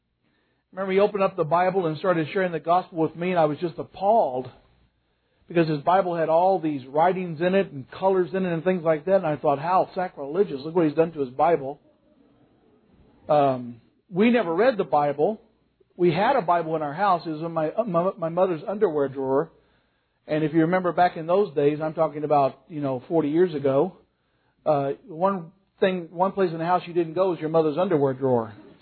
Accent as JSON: {"language": "English", "town": "Boonville", "region": "Missouri", "country": "United States", "tie": "born or raised there", "said": "I was born and raised in Boonville, Missouri, that great megalopolis in the center of Missouri, in the center of the state. For those of you who know now how big it is. Raised in a very Roman Catholic family."}